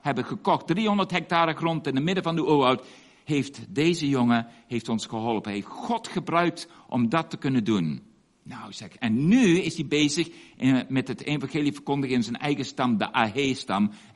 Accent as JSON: {"language": "Dutch", "country": "Indonesia", "said": "Bij ons in Indonesië is er nog steeds, ja, we hebben vrijheid van religie, hebben we, prijs de Heer."}